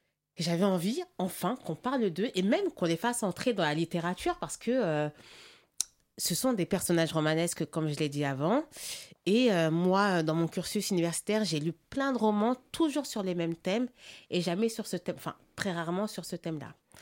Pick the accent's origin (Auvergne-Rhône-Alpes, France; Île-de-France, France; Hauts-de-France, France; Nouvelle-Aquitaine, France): Île-de-France, France; Paris; je suis née à Paris, j'ai grandi à Paris dans le 19e. Alors, j'ai fait ma scolarité dans le 19e, puis au lycée, je suis allée dans le 3e, donc dans le centre de Paris, ensuite à la Sorbonne. Donc, j'ai une vie qui est très parisienne.